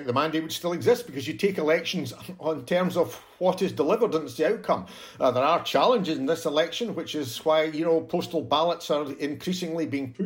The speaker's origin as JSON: {"language": "English", "region": "Scotland", "country": "United Kingdom", "said": "it would still be my obligation in my home country to make sure that this is the best country that it can be. There are issues, you know, that we have to address in Scotland"}